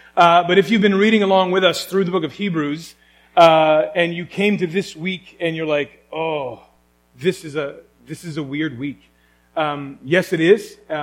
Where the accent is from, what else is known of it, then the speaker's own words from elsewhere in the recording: Moncton, New Brunswick, Canada; now in Prince Edward Island, Canada; whether we're from Prince Edward Island or from away, which I am from Moncton, which even that close proximity, I'm still from away, even though my kids are not from away.